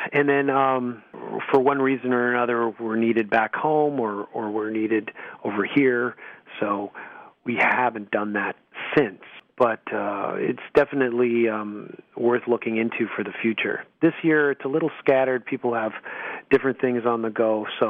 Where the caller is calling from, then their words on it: Toronto, Ontario, Canada